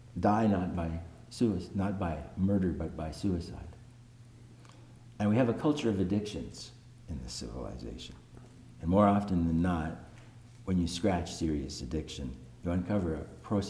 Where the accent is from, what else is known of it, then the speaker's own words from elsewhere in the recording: Canada; okay, I'm a Canadian Buddhist.